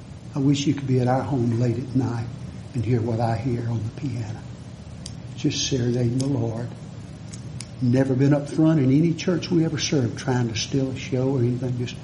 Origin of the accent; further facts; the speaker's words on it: Satsuma, Alabama, United States; now I'm from Satsuma, Alabama.